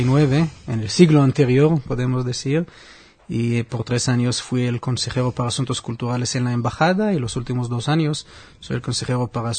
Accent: Israel; now in Spain; Los israelíes sí conocemos a España.

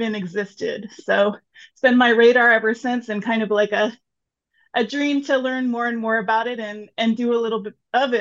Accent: San Francisco, California, United States; I am a born and raised San Franciscan, so I'm from California and grew up enjoying the outdoors, mostly in the Sierras.

